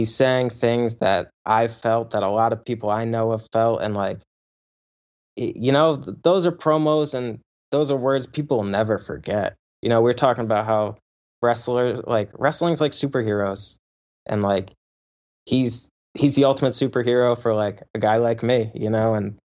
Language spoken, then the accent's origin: English; Rhode Island, United States; born there; also born or lived in Connecticut; I was born in Rhode Island, so that's like 2 hours. It's like 2.5 hours from New York City. And it's, like, the smallest state in the U.S.